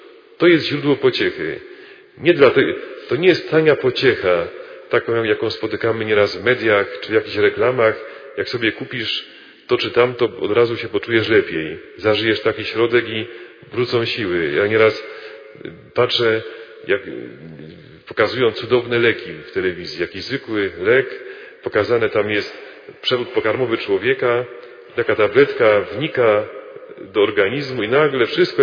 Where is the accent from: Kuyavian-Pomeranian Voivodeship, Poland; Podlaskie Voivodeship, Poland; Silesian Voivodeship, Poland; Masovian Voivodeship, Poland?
Silesian Voivodeship, Poland; Cieszyn; Pochodzę z Cieszyna. To jest miasto, mówią, że największe w Polsce, bo się nie zmieściło w granicach naszego kraju. Mamy część miasta w Czechach. Obecnie w Republice Czeskiej, wtedy to jeszcze była Czechosłowacja. Mamy polski Cieszyn i czeski Cieszyn.